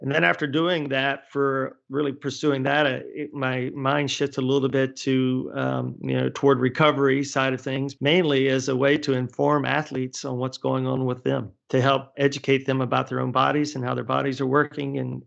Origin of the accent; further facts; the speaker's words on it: North Carolina, United States; Of course, I'm from North Carolina